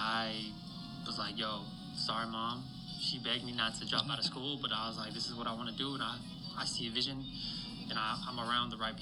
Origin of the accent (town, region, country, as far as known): Covina, California, United States; born or raised there; also born or lived in Los Angeles